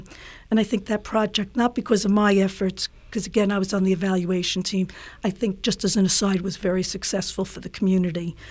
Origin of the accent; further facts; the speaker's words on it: New York, United States; now in Tucson, United States; I am from New York, and that's where I was working before I moved to Tucson.